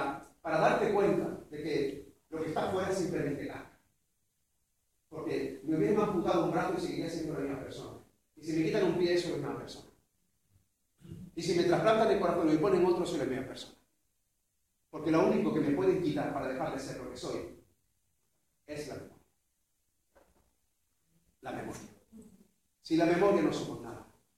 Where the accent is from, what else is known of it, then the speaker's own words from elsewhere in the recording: Almodóvar, Spain; born there; Yo soy el Almodóvarí, porque nací en Almodóvar.